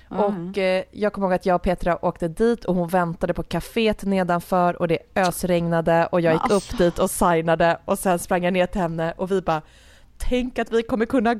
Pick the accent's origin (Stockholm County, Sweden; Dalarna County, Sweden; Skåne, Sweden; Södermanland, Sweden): Stockholm County, Sweden; Älta; Så min barndom tillbringades i Älta.